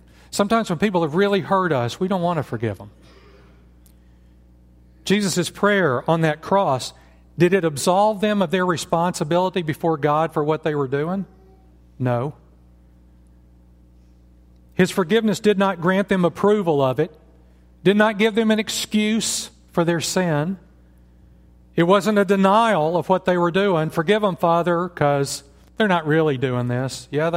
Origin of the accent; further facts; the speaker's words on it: United States; I grew up in church. I grew up in church in America where we all had a Bible